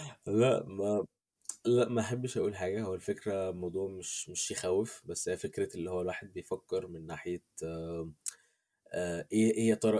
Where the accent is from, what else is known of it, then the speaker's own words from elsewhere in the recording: Egypt; غير عكس عندنا في مصر مثلا